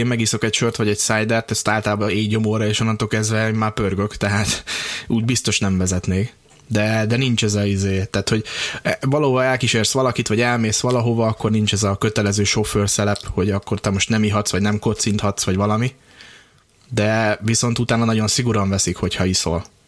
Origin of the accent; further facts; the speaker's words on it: Hungary; moved away as an adult; now in England, United Kingdom; Kiköltöztem külföldre. Úgyhogy október 7-e óta hivatalosan angliai magyar vagyok.